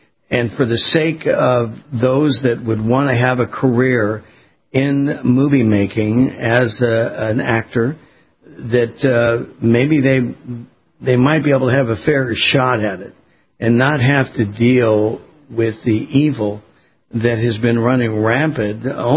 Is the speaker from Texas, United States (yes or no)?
no; California, United States; I grew up in Southern California and worked in Los Angeles radio